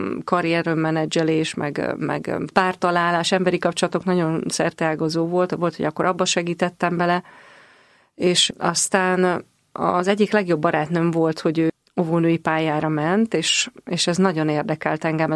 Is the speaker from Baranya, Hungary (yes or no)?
yes; Komló, Baranya, Hungary; Komlón születtem, már jó régen, 54 éves vagyok, és ez ugye egy baranyai kisváros, Pécs vonzás körzetében